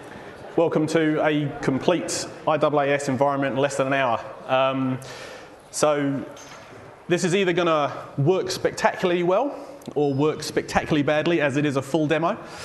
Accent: England, United Kingdom; now in New Zealand; you might hear from my accent, I am from England. I came over here to New Zealand in 2002.

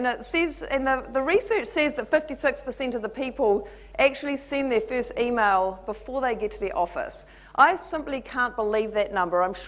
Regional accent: New Zealand; I'm a Kiwi. Hopefully you can all tell that. I'm told I still sound like a New Zealander. And it's great to be in an audience who won't mistake me for an Aussie, which is what usually happens to me.

